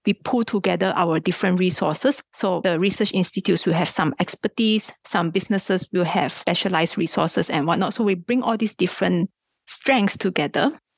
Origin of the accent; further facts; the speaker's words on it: Kuala Lumpur, Malaysia; So I came from Malaysia. In KL, Kuala Lumpur, entrepreneurship is a big thing.